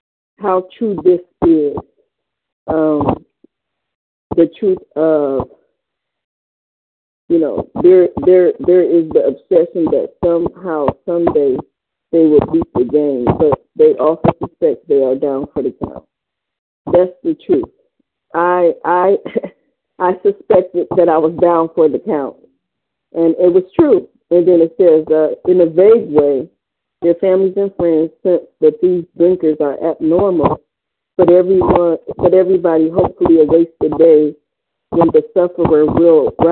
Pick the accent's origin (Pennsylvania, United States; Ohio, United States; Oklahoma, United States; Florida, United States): Ohio, United States; Cleveland; I'm from Cleveland, Ohio.